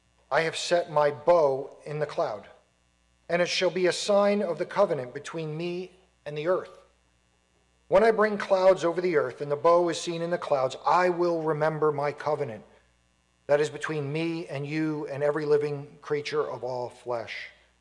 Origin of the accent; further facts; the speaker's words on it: Florida, United States; also born or lived in North Carolina, United States; We are originally from Florida, have been in North Carolina for 6 years, thought we were going to retire there.